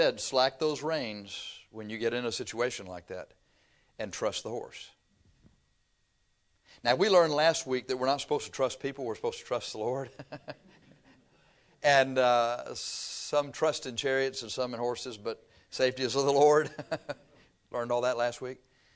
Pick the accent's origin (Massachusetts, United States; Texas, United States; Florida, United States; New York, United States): Texas, United States; Okay, well, I'm from Texas. Flatland.